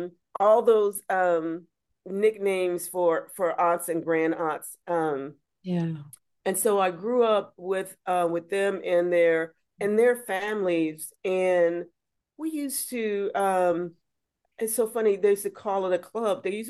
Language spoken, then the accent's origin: English; Los Angeles, California, United States; And also growing up in South, what they now call South Central Los Angeles, growing up in a very black neighborhood, middle class black folks